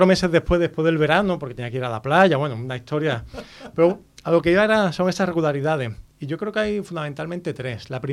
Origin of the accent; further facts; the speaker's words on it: Puerto Real, Andalusia, Spain; entrevistamos a una persona en mi pueblo, de Puerto Real